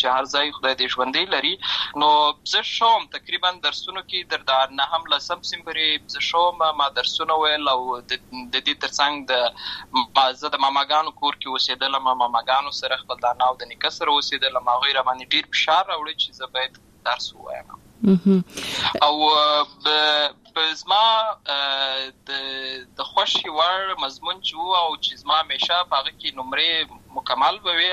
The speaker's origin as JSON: {"language": "Pashto", "town": "Lashkar Gah", "region": "Helmand", "country": "Afghanistan", "tie": "born or raised there", "said": "زه په اصل کې د ورزګان ولایت یم، اما زه په هلمند ولایت لشکرګاه کې پیدا شوی یم،"}